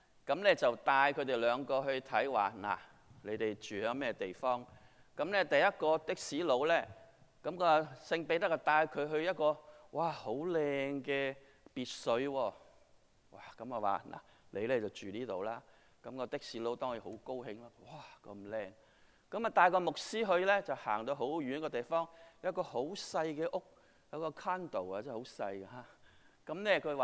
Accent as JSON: {"language": "Cantonese", "country": "China", "said": "我哋中國人有一個好好嘅習慣"}